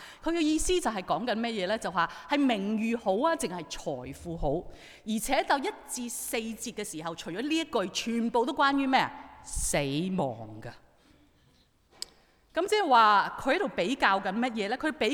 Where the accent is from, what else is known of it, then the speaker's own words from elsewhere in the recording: Guangdong, China; 是不是我們廣東人會說